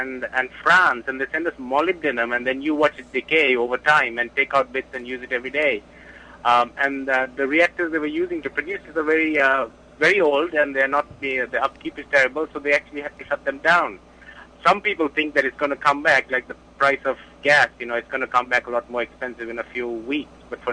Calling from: East Setauket, New York, United States; It's here in East Setauket.

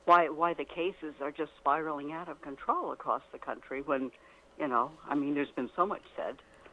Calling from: New York, United States; I'm in New York State. I'm in the burbs.

